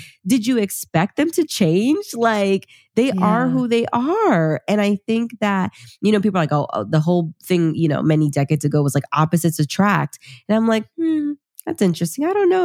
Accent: Peru; I'm Latina. I'm from Peru.

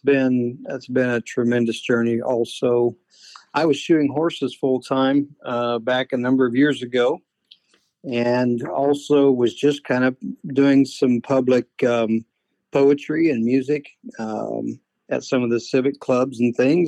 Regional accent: Chanute, Kansas, United States; Well, I grew up down here in Southeast Kansas, near Chanute, and went to Chanute schools.

